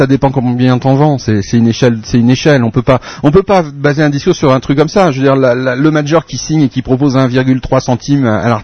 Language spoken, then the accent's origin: French; France; je viens de France.